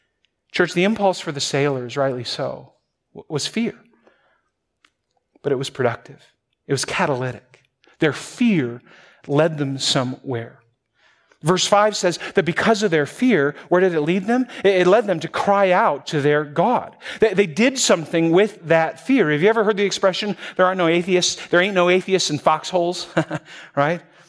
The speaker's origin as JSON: {"language": "English", "region": "Wisconsin", "country": "United States", "said": "No, not me. I'm from Wisconsin."}